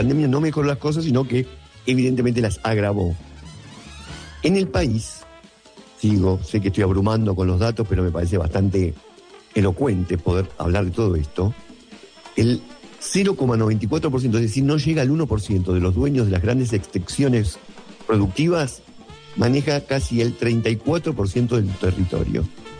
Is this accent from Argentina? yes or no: yes; Argentina; que somos argentinos